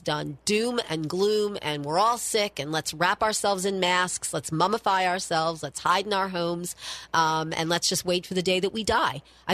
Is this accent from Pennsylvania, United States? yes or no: yes; Philadelphia, Pennsylvania, United States; also born or lived in Baltimore; I'm a native of Baltimore. I was born in Baltimore, and 2 months later, my family returned home to their native Philadelphia.